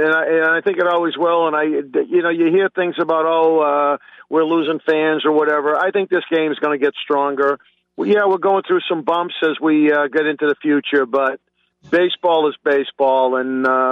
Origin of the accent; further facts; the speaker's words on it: Boston, Massachusetts, United States; I grew up, I'm 70 years old, I grew up in the Boston area